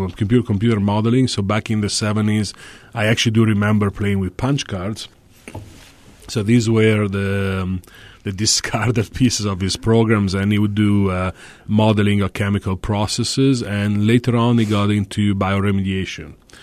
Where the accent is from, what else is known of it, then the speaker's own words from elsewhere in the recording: Bologna, Emilia-Romagna, Italy; I grew up in Bologna.